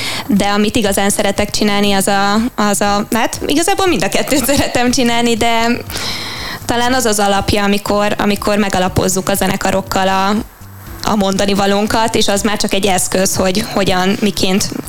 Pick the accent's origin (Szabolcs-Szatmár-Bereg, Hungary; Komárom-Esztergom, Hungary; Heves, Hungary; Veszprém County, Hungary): Heves, Hungary; Eger; moved away as an adult; now in Budapest, Hungary; Én egy egri lány vagyok, Egerből jöttem 10 éve Budapestre.